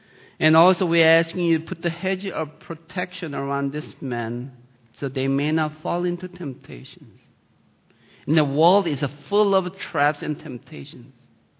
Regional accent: Sweden; moved away as an adult; now in United States; Many of you know that, already know that I immigrated from Sweden, May 16th. 1981.

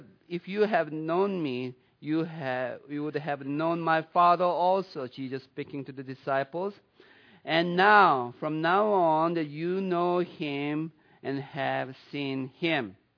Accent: United States; born there; I've been a Christian all my life because I was born in America.

